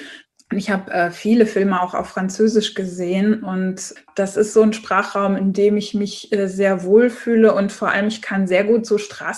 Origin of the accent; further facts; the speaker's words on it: Saarbrücken, Saarland, Germany; born there; Ich bin ja in Saarbrücken geboren und wir sind ja Grenzregion. Und Französisch war auch meine erste Fremdsprache.